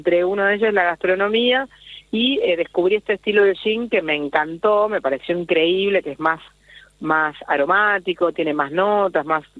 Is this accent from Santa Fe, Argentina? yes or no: yes; Rosario, Santa Fe, Argentina; born there; also born or lived in Spain; yo nací en Rosario, amo profundamente donde nací, mi casa, Santa Fe, el litoral de Argentina, o sea, es como vamos abriendo los anillos, ¿no? Amo muchísimo el lugar donde nací, tuve la oportunidad de viajar, de más joven, digamos, estuve viviendo en España